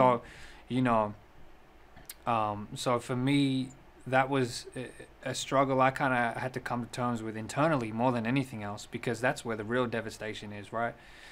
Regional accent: Sydney, New South Wales, Australia; being born and raised in Sydney, Australia, two migrant parents in a country that has a history of, you know, a harsh brand of assimilation to the mainstream.

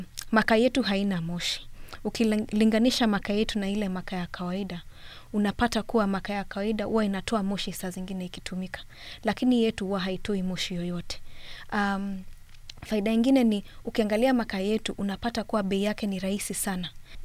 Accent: Kenya; now in Nairobi, Kenya; Mimi ni Mkenya, nimetoka katika nchi ya Kenya. Naishi Nairobi

